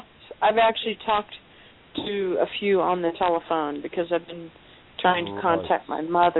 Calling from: Colorado, United States; I'm calling from Colorado.

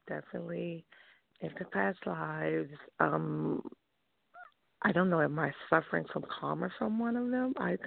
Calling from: New York, United States; from New York.

